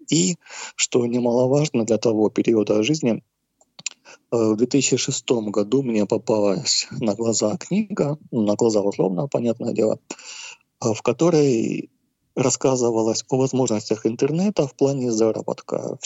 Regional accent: Luhansk, Luhansk Oblast, Ukraine; Родился я в 1984 году в Луганске. Это мой родной город, где я проживаю все эти почти 40 лет.

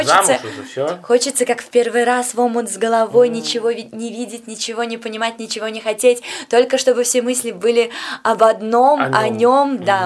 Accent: Vitebsk, Vitebsk Region, Belarus; now in Minsk, Belarus; Нет, я из города Витебска

